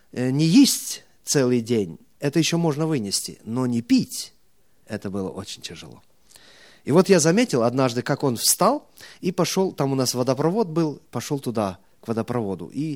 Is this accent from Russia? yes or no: no; Tajikistan; Я вырос в Таджикистане, и там живут местные коренные жители, это таджики.